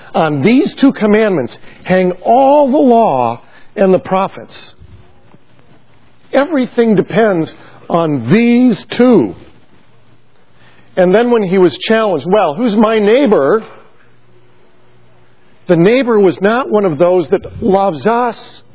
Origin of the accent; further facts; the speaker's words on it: United States; I have this choice, it seems to me, that I can, as an American, simply feel carried along by the tide